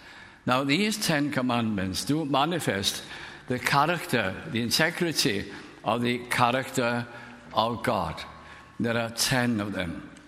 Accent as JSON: {"language": "English", "region": "North West England", "country": "United Kingdom", "tie": "born or raised there", "accent": "Lancashire", "said": "I was brought up in Lancashire, Welsh community there, but also spoke the Lancashire dialect, as my father did."}